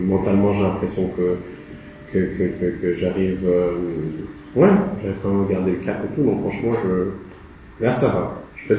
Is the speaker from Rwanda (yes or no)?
yes; Rwanda; born there; Je suis né au Rwanda, hein, en 1992, hein, 92 pour les Français, septembre, Balance.